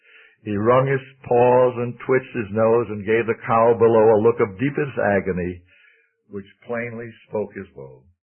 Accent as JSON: {"language": "English", "town": "Miami", "region": "Florida", "country": "United States", "tie": "born or raised there", "said": "where the assembly in which I was raised in Miami."}